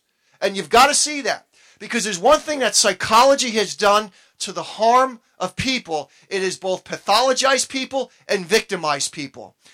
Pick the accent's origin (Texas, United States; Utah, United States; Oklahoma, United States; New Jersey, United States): Texas, United States; accent: Texas; And when I really get to preaching, my Texas accent comes out, you know.